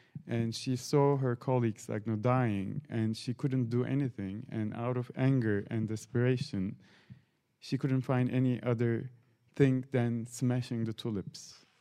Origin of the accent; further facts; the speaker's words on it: Turkey; I grew up in Turkey, and it was the years when the private broadcasting was brought. I was five.